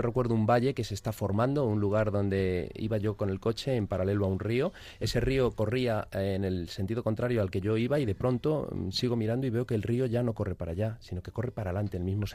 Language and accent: Spanish; Madrid, Community of Madrid, Spain; yo soy de Madrid, pero sí, estoy rodeado por Islandia esta vez.